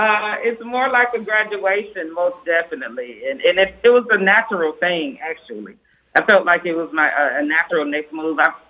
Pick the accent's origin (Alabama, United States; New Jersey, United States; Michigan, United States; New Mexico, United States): Alabama, United States; Montgomery; knew they were partnering with the Alabama Shakespeare Festival before I came on board, which is from my hometown.